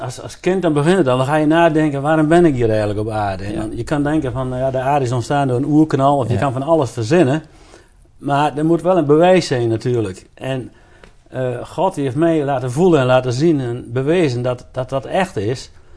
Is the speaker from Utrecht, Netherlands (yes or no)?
no; Gelderland, Netherlands; accent: Veluwe-Twente; moved away as an adult; now in Twente, Netherlands; Ik ben op de Veluwe ben ik opgegroeid. En ik ben 8 jaar geleden ben ik naar Twente verhuisd. En ik praat een beetje een Veluws-Twents accent, zeg maar.